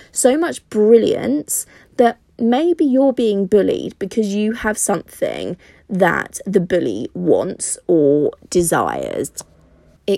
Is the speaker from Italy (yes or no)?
yes; Italy; now in England; Now, I grew up in Italy.